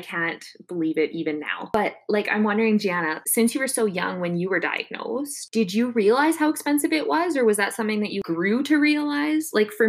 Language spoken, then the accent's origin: English; Canada; As a Canadian, I'm very privileged in that way.